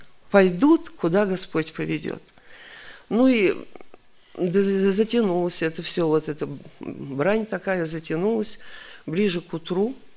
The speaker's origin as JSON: {"language": "Russian", "region": "Siberia", "country": "Russia", "said": "я сама из Сибири"}